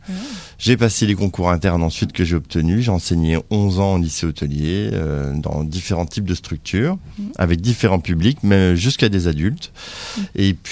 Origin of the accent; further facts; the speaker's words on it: Nancy, Grand Est, France; en France, à Nancy, en Lorraine, donc ma ville natale.